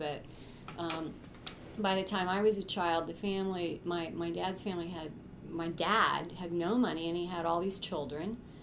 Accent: Asheville, North Carolina, United States; even though I grew up in Asheville, and my family's been there since my great-grandmother's generation

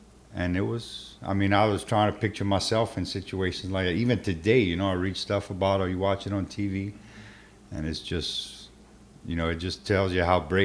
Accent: Chauvin, Louisiana, United States; now in Houma, United States; Originally, we're from Chauvin, which is probably about 20 miles further south, which we call down the bayou. Mm-hmm. And I grew up there, and I moved to HOMA in 1993.

